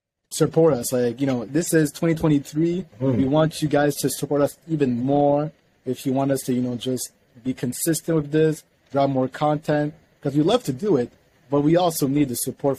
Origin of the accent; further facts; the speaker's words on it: Canada; I told them I'm from Canada.